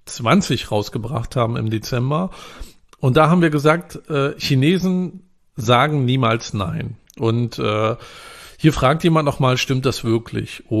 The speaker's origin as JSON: {"language": "German", "region": "Northern Germany", "country": "Germany", "said": "Ich komme ja aus Norddeutschland, da labert man nicht so viel rum"}